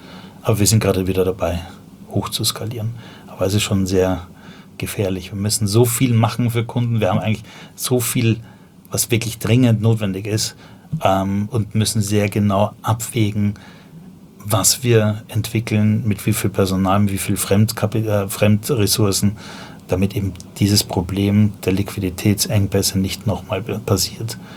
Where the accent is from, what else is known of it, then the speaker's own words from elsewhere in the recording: Vienna, Austria; now in Berlin, Germany; als ich nach Deutschland gekommen bin, ich komme ursprünglich aus Wien, ein Mädel war schuld, bin nach Berlin gegangen, habe das Wochenende da geblieben. Das war Anfang der 90er.